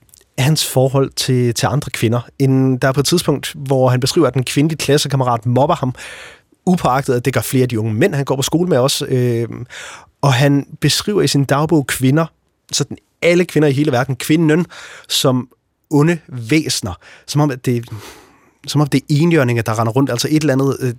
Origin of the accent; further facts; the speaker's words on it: Jutland, Denmark; Jeg er fra Jylland